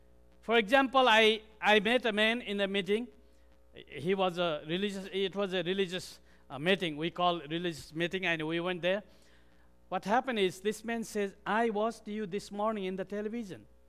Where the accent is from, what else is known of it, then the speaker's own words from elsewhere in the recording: Nepal; now in Kathmandu, Nepal; Well, this is what Nepal looks like. This Himalaya mountain is just in front of my hometown where I was born. Now I live in Kathmandu, but it could be seen from my hometown